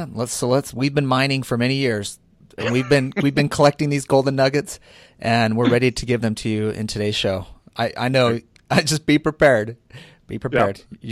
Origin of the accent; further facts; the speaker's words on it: Arizona, United States; including Arizona, my home state, where the minimum wage was raised from $8 to $12 an hour